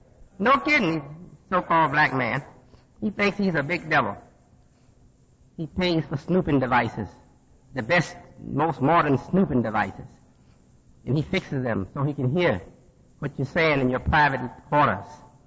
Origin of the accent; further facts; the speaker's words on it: Chicago, Illinois, United States; also born or lived in Detroit; I wasn't born in the South. I was born in Detroit, lived in Chicago practically all my life.